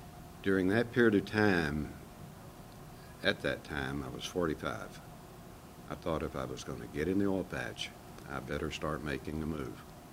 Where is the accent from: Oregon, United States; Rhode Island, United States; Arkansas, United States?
Arkansas, United States; I grew up in South Arkansas, and I had an opportunity walking down the gravel roads to come upon a drilling rig.